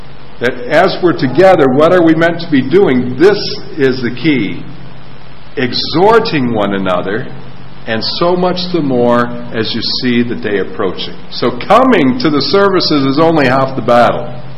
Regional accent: Grand Rapids, Michigan, United States; when I was a boy growing up in Grand Rapids, Michigan, in the U.S., a city that's known as the city of churches

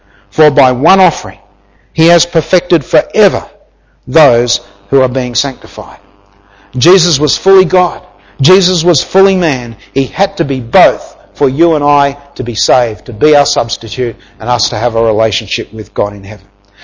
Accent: Australia; now in Gambia; We didn't stop being Australians, but we became Gambians to reach Gambians.

